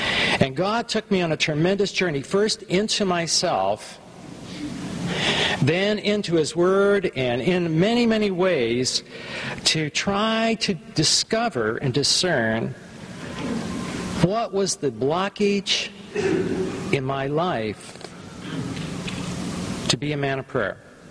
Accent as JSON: {"language": "English", "town": "Los Angeles", "region": "California", "country": "United States", "tie": "born or raised there", "said": "When I pastored my first church, I grew up in Los Angeles, and my wife and I were called to pastor out in nowhere."}